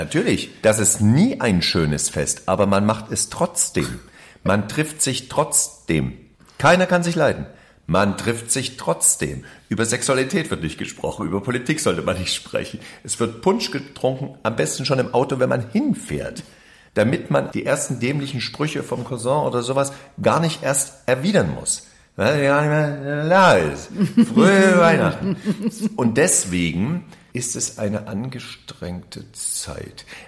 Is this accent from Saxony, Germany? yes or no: yes; Saxony, Germany; Ich komme ja aus dem Sachsenland.